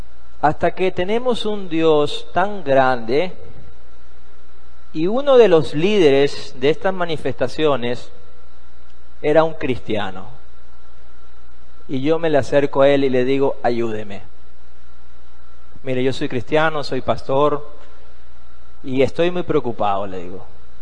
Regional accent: Ecuador; Acuérdense, estábamos en Perú y yo soy de Ecuador.

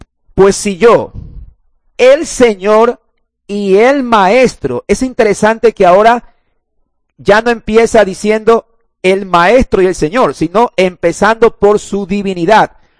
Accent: Guayaquil, Guayas, Ecuador; lo voy a decir mis hermanos como guayaquileños que somos

